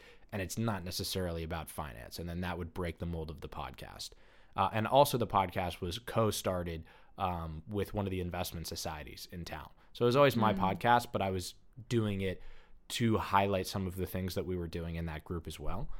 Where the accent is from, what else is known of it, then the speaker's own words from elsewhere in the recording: New Jersey, United States; I'm from Jersey. You know, people give me a lot of funky looks when I say that.